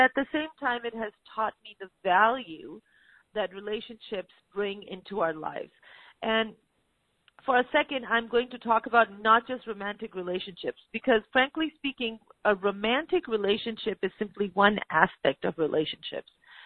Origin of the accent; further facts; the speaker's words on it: Pakistan; now in United States; I am from Pakistan. I keep going back many times a year, as many times as I can afford to.